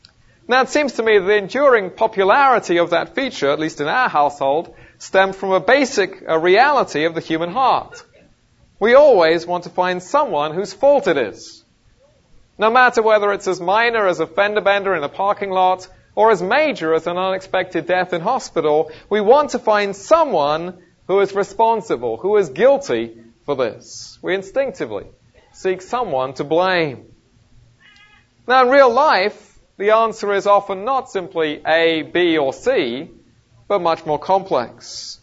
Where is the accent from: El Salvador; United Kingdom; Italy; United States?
United Kingdom; England; so growing up in England, we didn't get to see it every week.